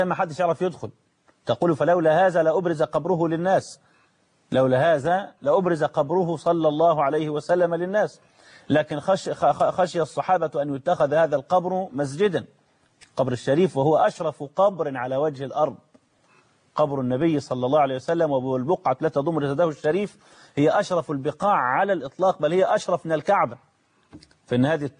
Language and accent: Arabic; Egypt; إحنا ما كانش عندنا في مصر مزارات ولا قبور